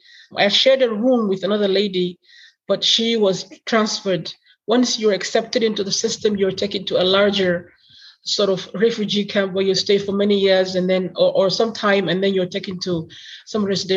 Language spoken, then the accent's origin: English; Zambia; also born or lived in Netherlands; I had a very strong, you know, Somali identity. I knew that even though I grew up in Zambia and even though I spent many years in the Netherlands and I had a Dutch citizenship